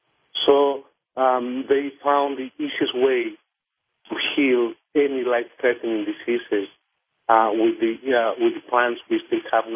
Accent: Cerro Mayo, Cusco, Peru; English is a second language; I was born and raised in Cerro Mayo, which is close to Cusco, and this is more or less 15,000 feet from sea level.

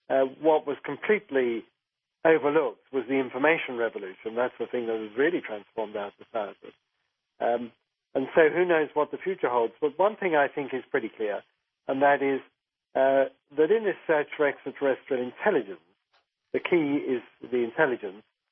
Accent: London, United Kingdom; when I grew up in North London, I was fascinated by scientific things.

